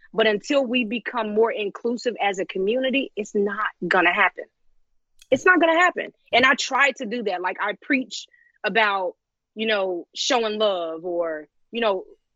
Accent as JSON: {"language": "English", "town": "Cincinnati", "region": "Ohio", "country": "United States", "said": "because I am from Cincinnati, Ohio, and you know, it's basically something that just represents me and my city."}